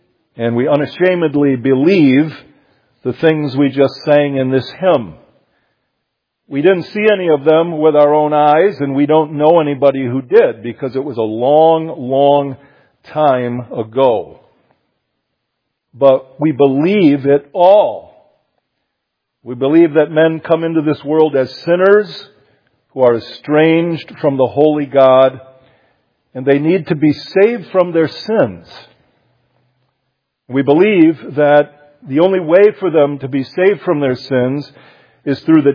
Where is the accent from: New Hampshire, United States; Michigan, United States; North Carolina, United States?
Michigan, United States; Grand Rapids; I grew up in Grand Rapids, Michigan.